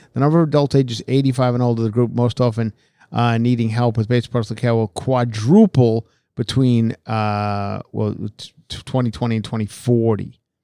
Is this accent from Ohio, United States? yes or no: no; Long Island, New York, United States; I mean, the worst one was in my hometown of Long Island.